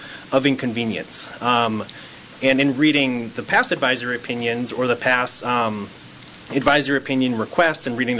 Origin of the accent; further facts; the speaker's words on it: Midwest, United States; I might have outed myself as a Midwesterner